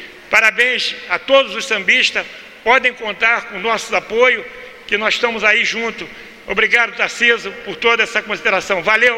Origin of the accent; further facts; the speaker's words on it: Rio de Janeiro, Brazil; Eu nasci e me criei em Padre Miguel.